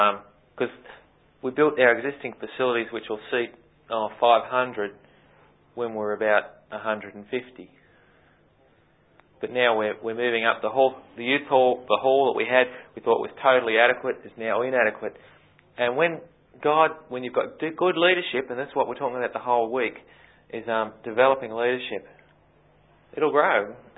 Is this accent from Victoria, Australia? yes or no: yes; Warragul, Victoria, Australia; I was actually from Warrigal, went to college and came back